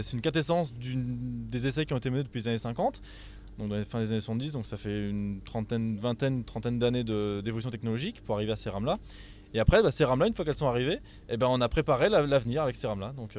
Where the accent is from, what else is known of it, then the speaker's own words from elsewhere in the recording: Auvergne-Rhône-Alpes, France; quand j'étais en Haute-Savoie, quand j'ai grandi en Haute-Savoie, entre Annecy et Paris.